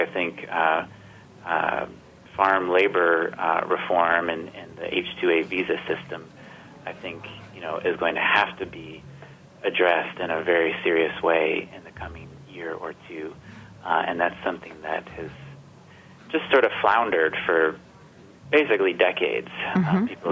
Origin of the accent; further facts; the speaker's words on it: Georgia, United States; I grew up in Georgia, where Sonny Perdue was governor in the early 2000s